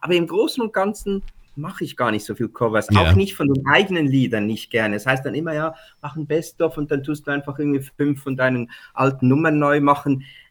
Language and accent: German; Switzerland; Wir haben so ein lustiges Wort, was ich selber als Schweizer auch immer so niedlich finde.